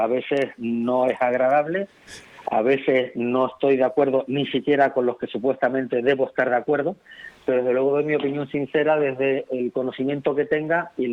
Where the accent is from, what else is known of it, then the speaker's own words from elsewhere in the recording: Canary Islands, Spain; a irnos desdibujando como pueblo canario.